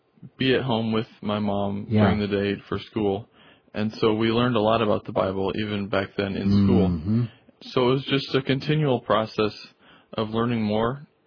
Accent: Iowa, United States; Okay, well, I grew up in Iowa, actually.

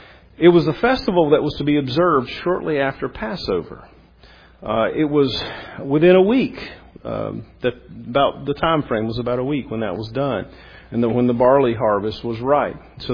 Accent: the South, United States; we're from the South, most of us anyway. I can think back on my childhood growing up

